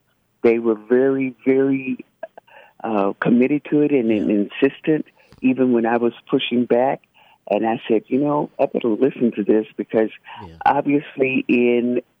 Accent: Bloomington, Illinois, United States; No, I am from Bloomington, Illinois, which is 2.5 hours south of Chicago.

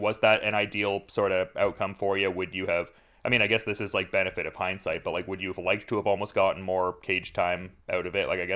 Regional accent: Oshawa, Ontario, Canada; obviously, for me, Oshawa is my hometown, so it's cool to see that there's a show like that.

